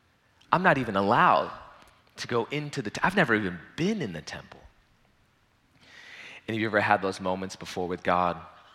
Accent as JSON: {"language": "English", "country": "India", "said": "And I'm from India. We know how to throw weddings too"}